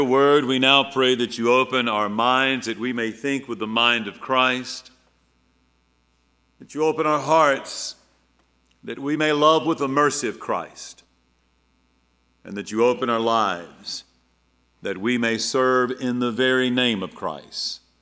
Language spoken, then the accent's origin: English; Eatonton, Georgia, United States; Now, I'm from Middle Georgia, Eatonton, Georgia. We have rolling clay hills there.